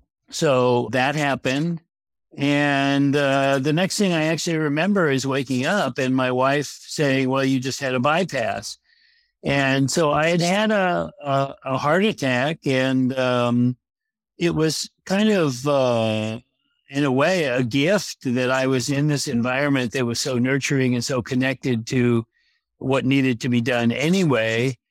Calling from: Los Angeles, California, United States; Well, I'm at home in good old Los Angeles

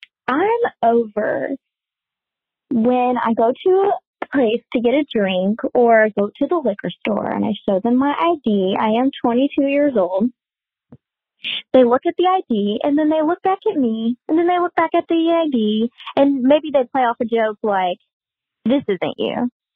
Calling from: Arkansas, United States; Hi, Lily and Jocelyn. … I'm from Arkansas. And I love y'all's show.

